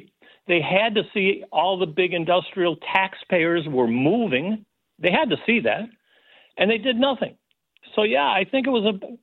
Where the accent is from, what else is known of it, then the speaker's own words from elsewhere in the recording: Detroit, Michigan, United States; Detroit, again, is my hometown where my business was.